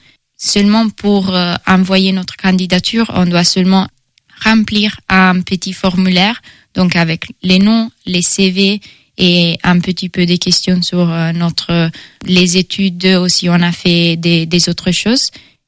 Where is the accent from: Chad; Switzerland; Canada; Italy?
Italy; French is a second language; now in France; je suis italienne et j'ai 22 ans. Je viens d'Italie, mais j'ai étudié aux Pays-Bas et aussi au Royaume-Uni. Et maintenant, je suis en France pour faire un volontariat européen.